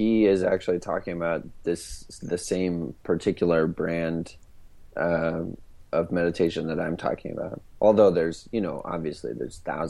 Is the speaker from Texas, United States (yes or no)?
no; Wyoming, United States; now in Los Angeles, United States; No, I was born and raised in Wyoming.